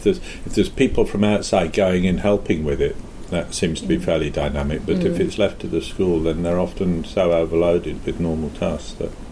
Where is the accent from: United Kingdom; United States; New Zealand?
United Kingdom; Leeds, Yorkshire and the Humber; Well, we had, in England, I grew up in Leeds, and there were various indoor swimming pools there